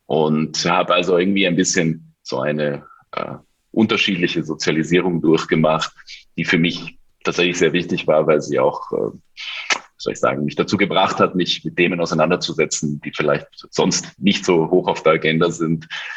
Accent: Vienna, Austria; Und ich komme ursprünglich aus Wien und habe mich begonnen, in meiner Jugend für Politik zu interessieren.

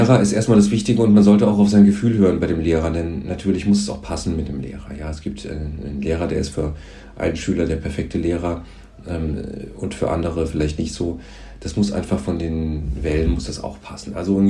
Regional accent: Rhineland-Palatinate, Germany; ich bin auf dem Land groß geworden, im Westerwald aufgewachsen.

